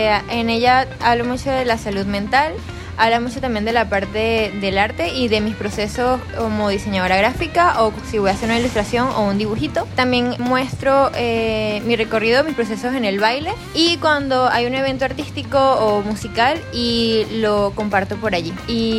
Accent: Villa de Cura, Aragua, Venezuela; now in Maracay, Venezuela; me había mudado a Maracay porque yo soy de Villa de Cura para poder estudiar y estar más cómoda en la universidad

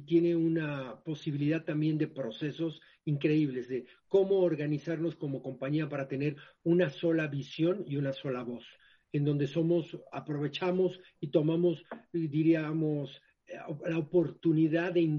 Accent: Mexico; Es un orgullo como mexicano tener una participación, ¿no?

